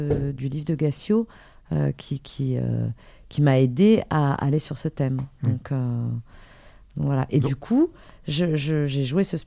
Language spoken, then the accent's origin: French; Hauts-de-France, France; accent: Picard; Évidemment, je suis picarde. J'ai enlevé l'accent parce que les Parisiens, sinon, ils comprennent pas.